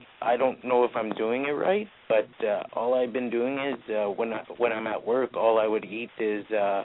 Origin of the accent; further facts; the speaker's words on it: Manitoba, Canada; Manitoba, in Canada.